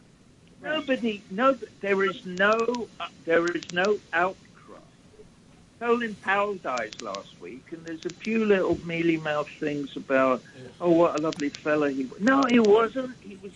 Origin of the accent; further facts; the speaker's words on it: England, United Kingdom; I'm English.